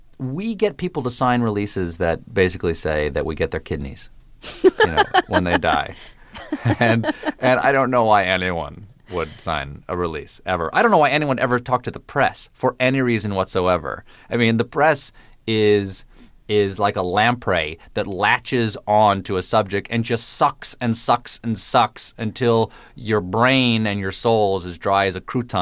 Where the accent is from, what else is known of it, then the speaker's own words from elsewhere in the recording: the South, United States; I grew up in the South, but I don't have a Southern accent.